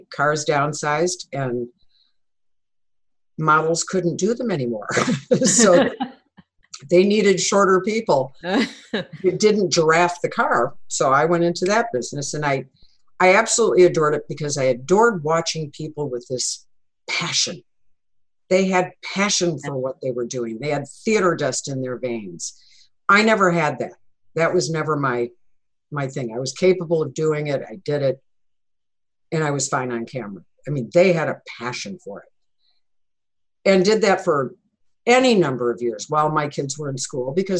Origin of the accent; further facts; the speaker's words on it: Michigan, United States; I'm from Michigan originally, and so was raised with a very Midwestern ethos and culture.